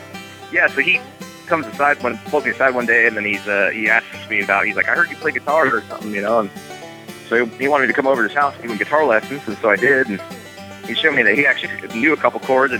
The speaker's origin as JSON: {"language": "English", "town": "Portland", "region": "Oregon", "country": "United States", "lives_now": "Kansas City, United States", "said": "And yeah, now we found ourselves based out of Kansas City. But yeah, we came from Portland, Oregon."}